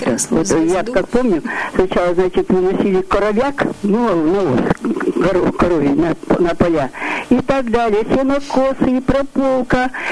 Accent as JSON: {"language": "Russian", "region": "Vologda Oblast", "country": "Russia", "tie": "born or raised there", "said": "вот я коренная волокжанка."}